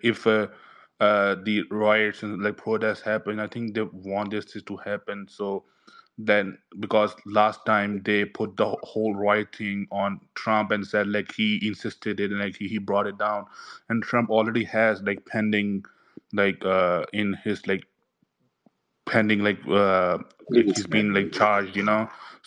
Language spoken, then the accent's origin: English; Canada; I'm like a Pakistani. I've been raised and born in Canada.